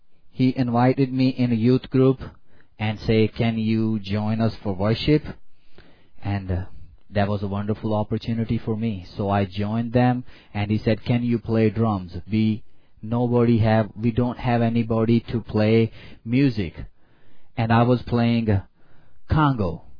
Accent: Pakistan; So I was born in Pakistan and lived in Pakistan.

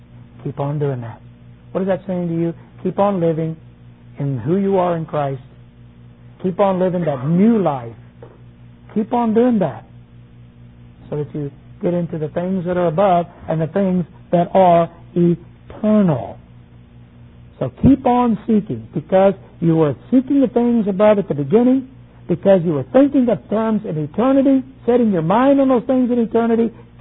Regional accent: United States; moved away as an adult; I was living there in Germany. That's where I slept, ate, worked, and where I lived. I lived as an American.

